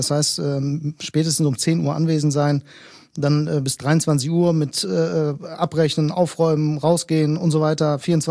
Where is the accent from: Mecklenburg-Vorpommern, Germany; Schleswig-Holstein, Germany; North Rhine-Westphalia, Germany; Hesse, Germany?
North Rhine-Westphalia, Germany; Bielefeld; born there; Ich bin gebürtiger Bielefelder, stamme allerdings, beziehungsweise meine Eltern stammen aus Griechenland und bin Gastronom. Das Alter habe ich jetzt bewusst überquatscht. Nein, ich bin 43